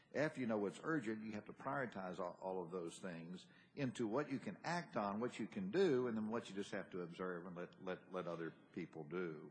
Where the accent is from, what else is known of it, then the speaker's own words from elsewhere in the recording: Tennessee, United States; my state of Tennessee, when you do that and you look at Dr. Braveman's data, we rank 47th out of 50, my home state